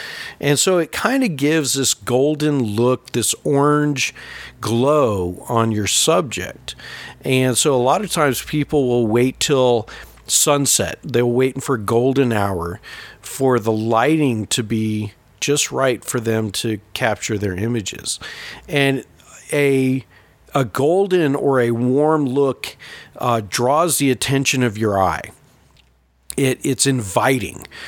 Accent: West Coast, United States; growing up on the West Coast, you know, we had our sunsets over the water.

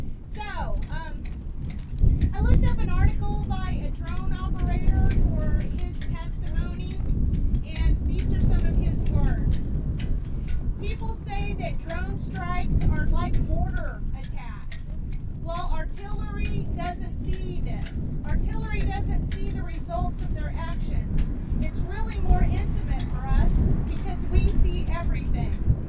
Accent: Springfield, Missouri, United States; I'm from Springfield, Missouri. I came up with a couple of friends today and we're happy to be here.

